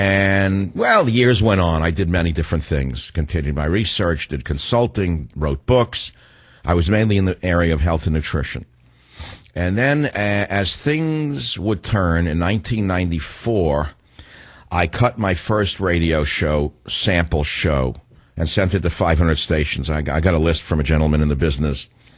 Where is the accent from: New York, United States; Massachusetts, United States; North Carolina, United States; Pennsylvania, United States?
New York, United States; born there; moved away as an adult; also born or lived in Honolulu; now in San Francisco, United States; Here's a city that I moved to in 1974. I was born in New York, as you can probably figure out from my Irish accent. And then I left New York in 1968 to pursue graduate studies for 1 year in Honolulu at the University of Hawaii.